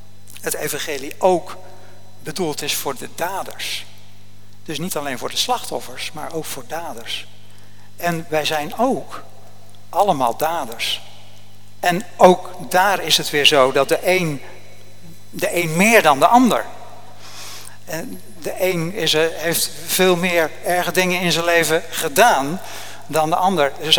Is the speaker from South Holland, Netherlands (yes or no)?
yes; Oud-Alblas, South Holland, Netherlands; born there; now in Hardinxveld-Giessendam, Netherlands; Mijn vader is een rasechte Zeeuw, maar zelf ben ik gewoon hier in de buurt geboren in Oud-Alblas.